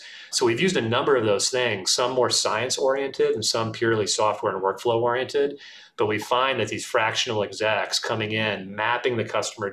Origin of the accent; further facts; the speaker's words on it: Massachusetts, United States; Yeah, so I grew up outside of Boston and kind of saw the tech industry firsthand.